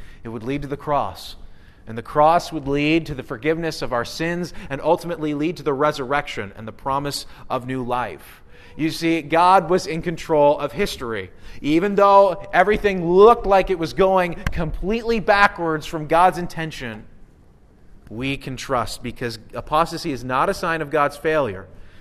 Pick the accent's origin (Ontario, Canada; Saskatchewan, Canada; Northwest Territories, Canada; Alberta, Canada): Ontario, Canada; And so I grew up in Ontario. Like, I kind of have been used to this.